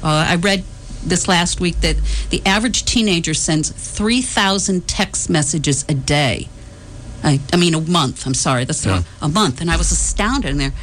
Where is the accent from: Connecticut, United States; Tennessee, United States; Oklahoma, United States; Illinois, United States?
Connecticut, United States; West Hartford; I grew up in West Hartford, and, you know, we had kids all our age